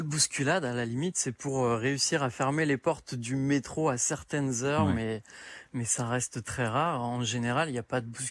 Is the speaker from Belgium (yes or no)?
no; France; now in Japan; Quand on arrive, les premiers instants au Japon, on est français et on a nos caractères de français, on a nos attitudes de français